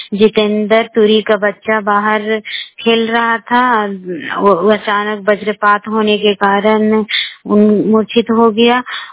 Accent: Barkagaon, Jharkhand, India; मैं बड़का गांव प्रखंड की रहने वाली हूँ।

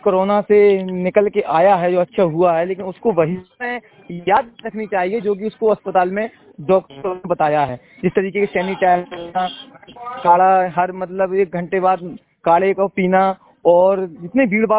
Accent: Narwar, Madhya Pradesh, India; मैं नरवर से हूँ, सुगरी जिले के नरवर से

